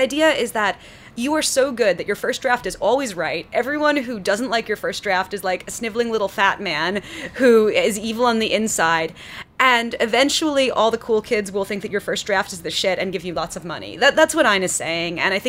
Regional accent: New York City, New York, United States; I'm from New York, so it's very difficult for me to get into this mindset that a lot of people have, that the city is so brutal.

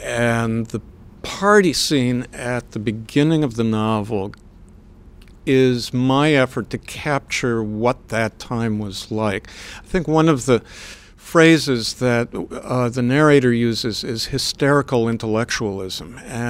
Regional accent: Minnesota, United States; I don't know whether that's because I'm from Minnesota, the land of 10,000 lakes

